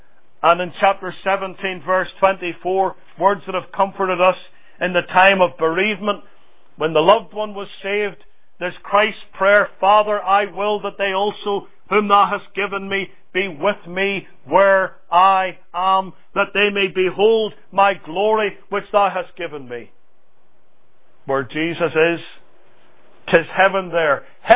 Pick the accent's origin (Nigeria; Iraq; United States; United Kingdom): United Kingdom; Northern Ireland; Every bit of blood that runs in my veins is Scottish blood, even though I'm from Northern Ireland, but that's where they hailed from.